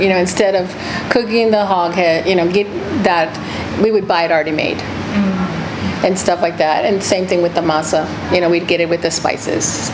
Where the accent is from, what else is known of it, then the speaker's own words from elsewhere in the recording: San Antonio, Texas, United States; I'm from San Antonio, and so there's a Delia's there.